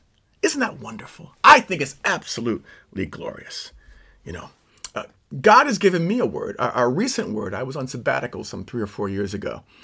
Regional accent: Oakland, California, United States; Now, I was born and raised in Oakland. I went to schools in Oakland. I have brothers and sisters and relatives here in Oakland.

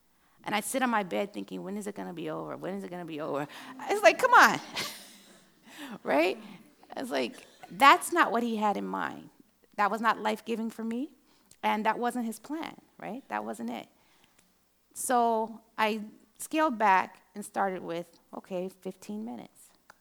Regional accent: United States; I'm from the States.

